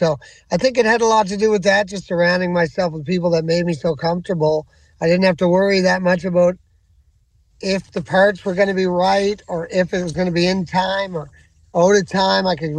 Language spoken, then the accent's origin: English; Musquodoboit Harbour, Nova Scotia, Canada; I'm from here, a place called Musquodoboit Harbor, which is kind of near where I'm at right now. So east of Halifax, about 45 minutes is where I was born.